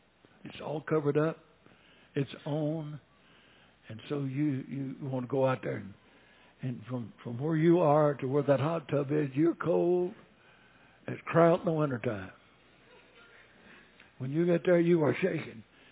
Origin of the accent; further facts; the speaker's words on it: Alabama, United States; I'm from Sand Mountain. We don't do that on Sand Mountain.